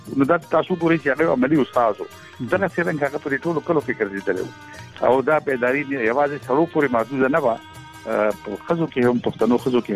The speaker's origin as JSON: {"language": "Pashto", "region": "Khyber Pakhtunkhwa", "country": "Pakistan", "tie": "born or raised there", "said": "زمونږ کلی د کوهاټ لاشي سر نږدې خدرسیل نوم یو کلی و"}